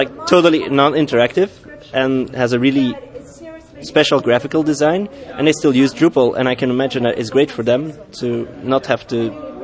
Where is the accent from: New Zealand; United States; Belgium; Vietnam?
Belgium; I'm from Belgium.